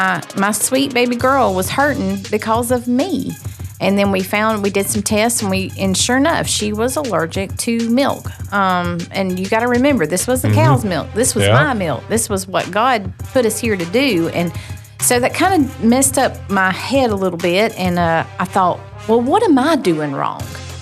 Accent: Weogufka, Alabama, United States; Well, I was born and raised in Coosa County. I'm from Wagufka, Alabama. So been there just about my whole entire life.

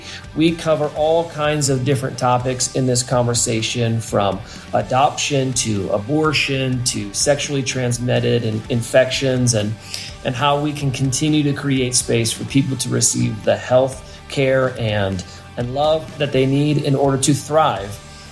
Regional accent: Iowa, United States; I grew up in Iowa. There's a Burlington, Iowa.

